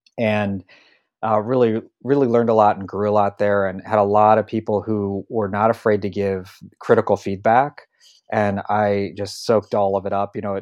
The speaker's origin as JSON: {"language": "English", "town": "Ashland", "country": "United States", "said": "I came from Ashland and landed a job."}